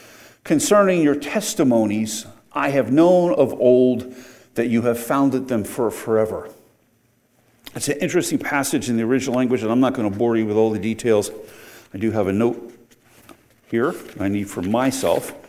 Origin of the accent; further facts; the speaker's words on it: Pennsylvania, United States; I grew up in Pennsylvania, as you all know